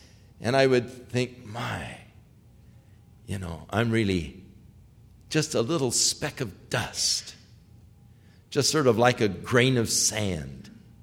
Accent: Ventura, California, United States; When I was a young boy, I grew up in Ventura. We didn't live but a few blocks from the beach.

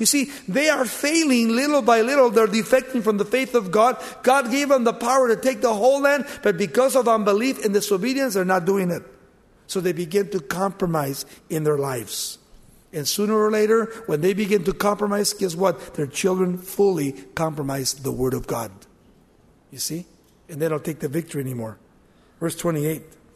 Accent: United States; People ask me all the time, well, are you Mexican? No, I'm an American.

